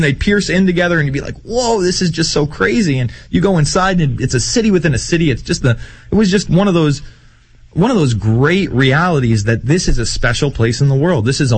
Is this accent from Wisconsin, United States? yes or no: no; New York, United States; I'm from New York. You know, I've been inside the World Trade Center.